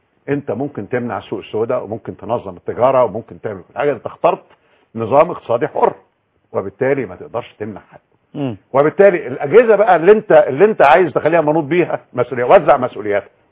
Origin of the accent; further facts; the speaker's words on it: Egypt; انا دوله زراعيه مصر